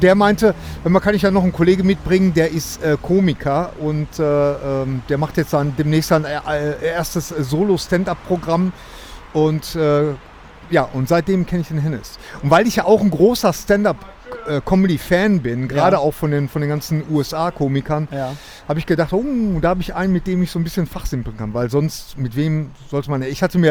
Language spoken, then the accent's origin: German; Bochum, North Rhine-Westphalia, Germany; ich bin ein richtiger, waschechter Bochumer.